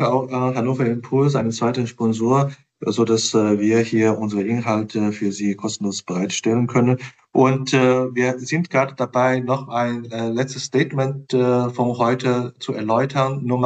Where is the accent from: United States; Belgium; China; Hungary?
China; German is a second language; ich bin ja Chinese